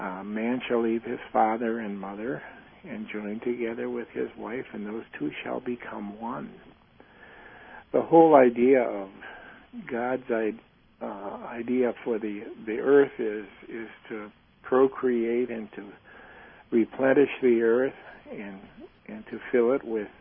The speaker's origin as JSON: {"language": "English", "town": "Chicago", "region": "Illinois", "country": "United States", "tie": "born or raised there", "lives_now": "Milwaukee, United States", "said": "I grew up in the Chicago area."}